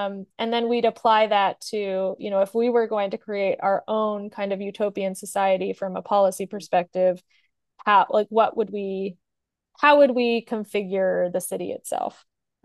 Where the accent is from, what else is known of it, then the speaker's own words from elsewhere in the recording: San Diego, California, United States; growing up in San Diego, we had the ultimate the ultimate privilege of most Christmas days was nice enough to eat breakfast outside in the sun.